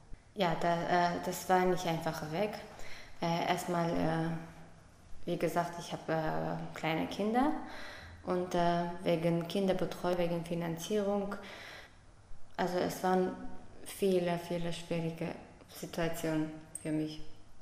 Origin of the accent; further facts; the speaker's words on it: Armenia; German is a second language; moved away as an adult; now in Germany; Ich bin jetzt 32 Jahre alt. Ich bin in Armenien geboren. Da habe ich meinen Schulabschluss und meine Ausbildung abgeschlossen. Und seit 10 Jahren bin ich in Deutschland.